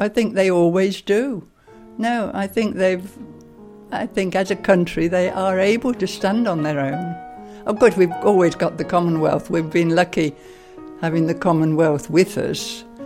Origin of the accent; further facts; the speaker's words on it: United Kingdom; because we're definitely not Europeans. I mean, we're British and that's it.